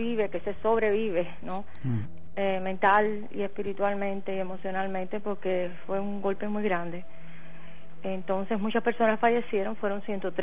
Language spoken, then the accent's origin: Spanish; Cuba; now in Miami, United States; Soy cubana.